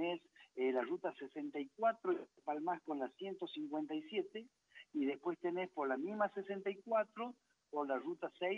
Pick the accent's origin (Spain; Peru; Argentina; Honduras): Argentina; Santiago del Estero; accent: Catamarca; Tenemos mucha influencia catamarqueña, lo habrás notado en mi tonada. Yo soy un santiagueño de cepa con tonada catamarqueña.